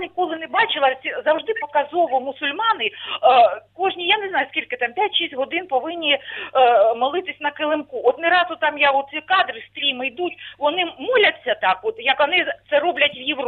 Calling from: Luhansk Oblast, Ukraine; Я з Луганщини, вітаю.

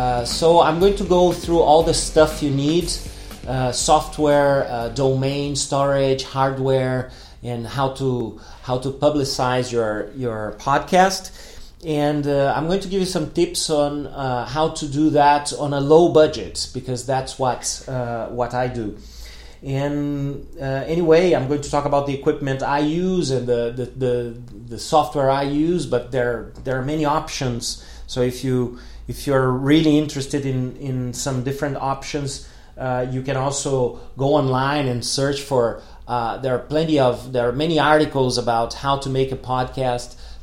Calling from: Porto Alegre, Rio Grande do Sul, Brazil; English is a second language

